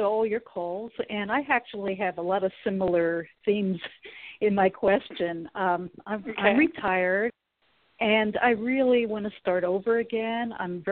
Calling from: Sacramento, California, United States; Oh, yeah, yes, Sacramento.

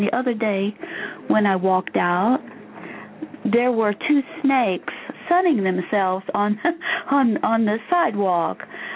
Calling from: Indiana, United States; I'm calling from Central Indiana.

